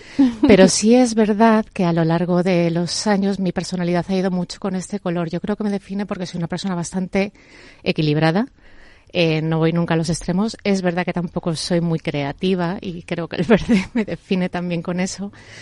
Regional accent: Madrid, Community of Madrid, Spain; moved away as an adult; also born or lived in Barcelona; irme a vivir a otra ciudad, dejando a mi familia en mi ciudad de origen, que es Madrid. Y me fui a Barcelona a vivir durante un periodo de 3 años

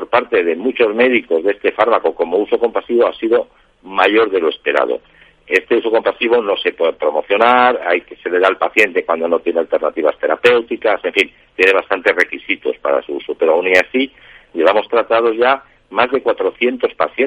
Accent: Spain; es un hito que, como español

